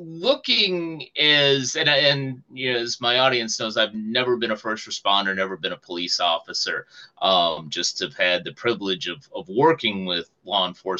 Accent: Chicago, Illinois, United States; now in Los Angeles, United States; I mean, I grew up in Chicago, lived there for decades. There's a little bit of crime there. All three of us live in the Los Angeles metro area.

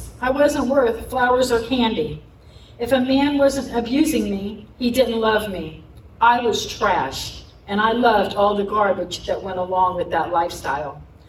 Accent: Florida, United States; I grew up in the Florida Keys.

